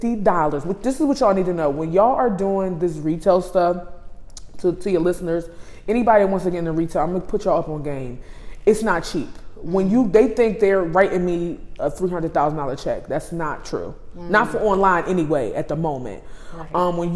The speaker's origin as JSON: {"language": "English", "town": "Philadelphia", "region": "Pennsylvania", "country": "United States", "said": "Like, I'm a girl from North Philadelphia."}